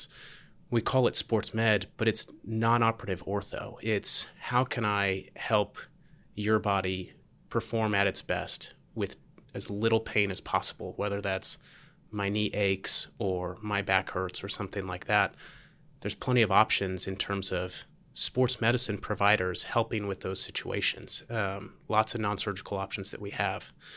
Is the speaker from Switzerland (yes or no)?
no; Charleston, United States; My background, I'm from Charleston, went to school there, played all the different sports they offered.